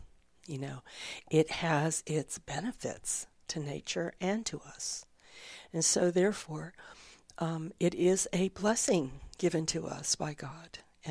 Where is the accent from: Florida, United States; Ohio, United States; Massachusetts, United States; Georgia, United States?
Florida, United States; also born or lived in California; I grew up in Florida and Southern California. And I moved here quite a few years ago for the four seasons.